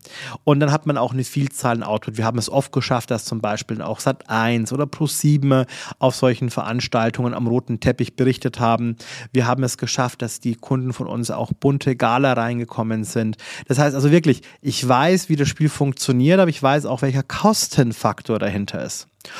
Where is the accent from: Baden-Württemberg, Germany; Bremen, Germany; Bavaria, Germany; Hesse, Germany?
Bavaria, Germany; Regensburg; also born or lived in Munich; ich komme ja aus Regensburg, ich bin nach vielen Jahren von München nach Regensburg gezogen